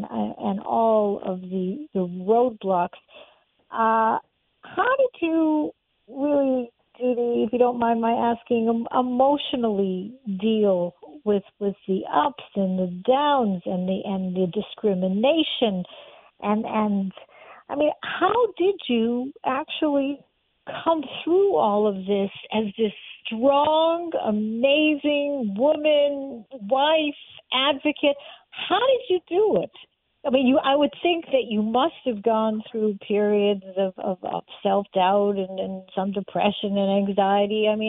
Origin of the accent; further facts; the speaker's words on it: Canada; I'm Canadian, Orthodox Canadian